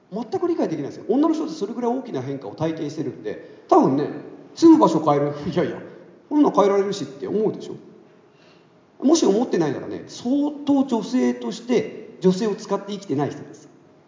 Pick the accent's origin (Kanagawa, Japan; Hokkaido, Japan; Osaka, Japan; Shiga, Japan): Osaka, Japan; born there; also born or lived in Fukuoka / Kagoshima / Okinawa / Ehime; 僕今までの人生では引っ越しか、俺引っ越し何回したんだろう。大阪生まれの福岡、鹿児島、沖縄、もう一回福岡、四国の愛媛、東京、埼玉、群馬、山形、宮城、青森、宮城、東京、東京の中で2回引っ越し、ちょっと何回か忘れましたけど、まあ20〜30回。